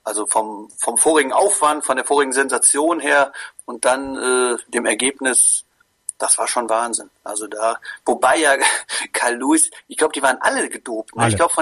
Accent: Koblenz, Rhineland-Palatinate, Germany; Ich komme ja ursprünglich aus Koblenz

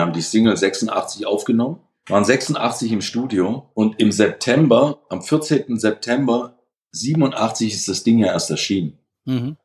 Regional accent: Bietigheim-Bissingen, Baden-Württemberg, Germany; also born or lived in Pforzheim; Ich bin 56 Jahre alt, geboren in Pforzheim, aufgewachsen in Bietigheim-Bissingen. Ich habe früher in einem 18-stöckigen Hochhaus gewohnt

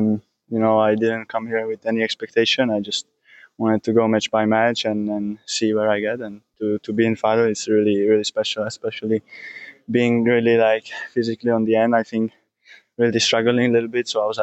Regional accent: Prague, Czechia; English is a second language; So I'm based in Prague right now. That's my hometown.

